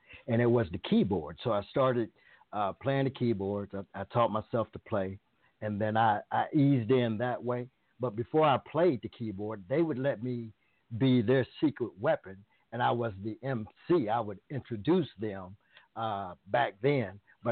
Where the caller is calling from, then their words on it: Dayton, Ohio, United States; I am calling from what we call the land of funk, Dayton, Ohio.